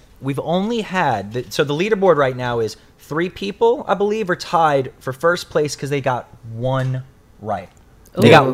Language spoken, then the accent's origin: English; New Orleans, Louisiana, United States; born there; Woo! I was born in New Orleans, bro.